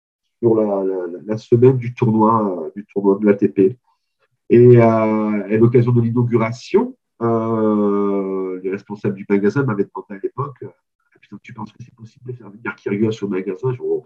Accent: Marseille, Provence-Alpes-Côte d'Azur, France; ici, chez moi à Marseille

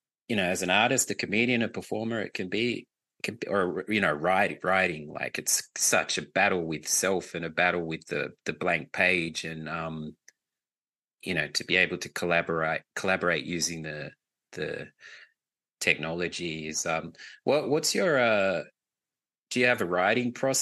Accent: Australia; now in Hamburg, Germany; being here in Hamburg, sometimes I feel quite isolated as an Australian

